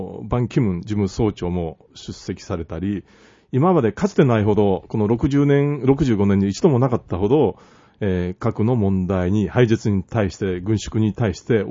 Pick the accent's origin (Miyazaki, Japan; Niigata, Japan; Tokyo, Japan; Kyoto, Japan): Kyoto, Japan; 京都人としてはですね、絶対今年のノーベル平和賞は広島長崎にもらっていただきたいと